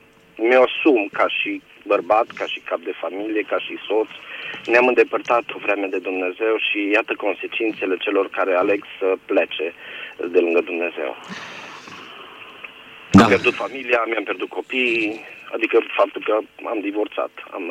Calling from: Bistrița, Bistrița-Năsăud, Romania; de la Bistrița

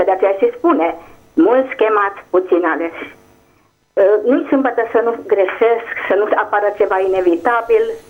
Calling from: Arad, Arad County, Romania; din Arad.

